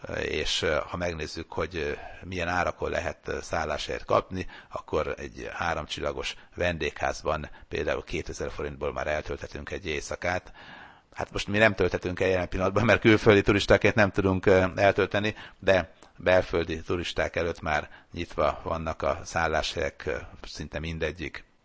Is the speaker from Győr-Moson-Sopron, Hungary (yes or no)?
yes; Sopron, Győr-Moson-Sopron, Hungary; born there; magam Sopronban születtem